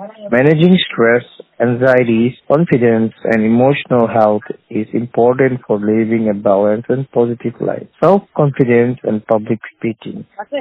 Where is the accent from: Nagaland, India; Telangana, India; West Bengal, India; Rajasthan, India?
Nagaland, India; Dimapur; I am from Dimapur, Nagaland.